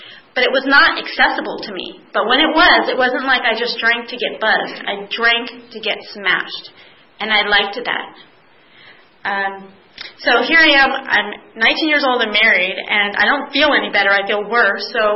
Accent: East Coast, United States; and I'm from the East. We're both from the East Coast

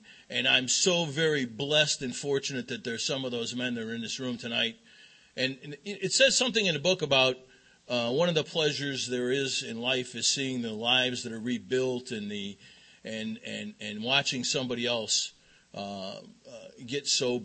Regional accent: Chicago, Illinois, United States; I grew up in Chicago, and unlike the first speaker, I'm an Irish Catholic from Chicago, and my family loved to drink.

